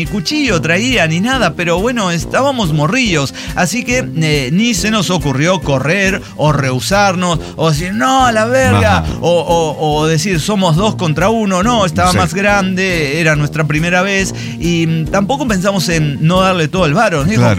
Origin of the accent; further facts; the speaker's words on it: Durango, Mexico; Tal vez recuerden que yo soy originario de Durango.